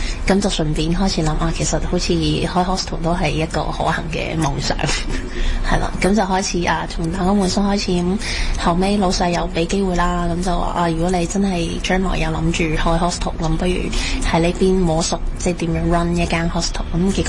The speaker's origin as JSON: {"language": "Cantonese", "country": "Hong Kong", "tie": "born or raised there", "said": "系因为我学过广东话好耐。其实我系土生土长香港人嚟嘅，系啦，咁所以其实都系一路都可以讲广东话。"}